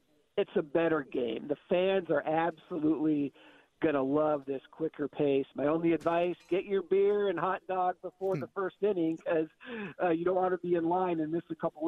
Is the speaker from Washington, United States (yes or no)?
yes; Seattle, Washington, United States; Well, I grew up in Seattle